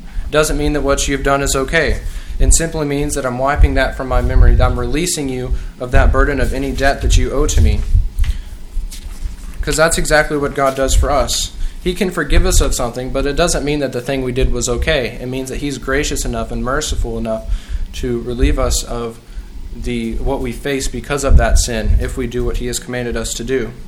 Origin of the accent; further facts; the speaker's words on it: Hico, Texas, United States; I'm from Hyco, Texas.